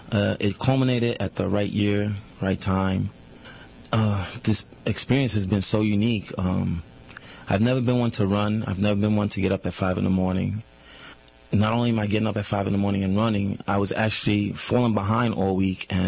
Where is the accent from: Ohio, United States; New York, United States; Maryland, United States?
New York, United States; Staten Island; All right … I'm from Staten Island, New York.